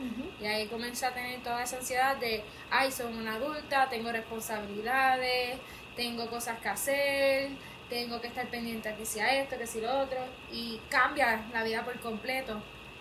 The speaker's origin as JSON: {"language": "Spanish", "town": "Mayagüez", "country": "Puerto Rico", "tie": "born or raised there", "said": "Pues yo soy de aquí de Mayagüez, toda mi vida he vivido aquí en Mayagüez."}